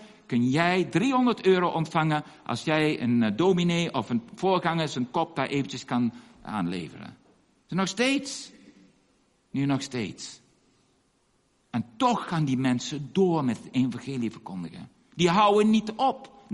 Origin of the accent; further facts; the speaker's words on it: Indonesia; Bij ons in Indonesië is er nog steeds, ja, we hebben vrijheid van religie, hebben we, prijs de Heer.